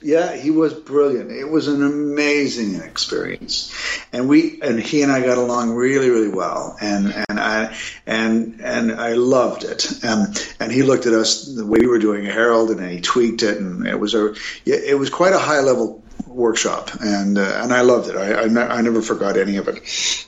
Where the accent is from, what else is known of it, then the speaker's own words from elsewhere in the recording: Ontario, Canada; And then I moved to Toronto I grew up in the Niagara Falls, Hamilton, Ontario area, where a lot of improvisers like Martin Short and Eugene Levy came from. And that's, in fact, I think that was my hometown where I was born and they were born.